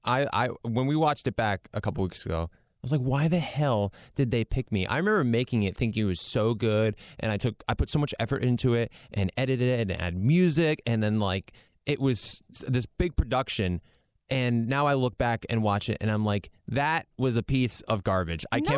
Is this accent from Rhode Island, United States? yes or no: yes; Rhode Island, United States; Because I'm from Rhode Island